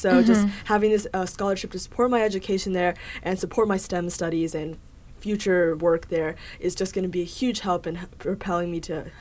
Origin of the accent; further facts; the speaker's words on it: Juneau, Alaska, United States; I'm a senior at Thunder Mountain High School here in Juneau, Alaska. I was born and raised in Juneau, so I'm 18 years old now. So I'm a lifetime Juneauite, and I really love this town.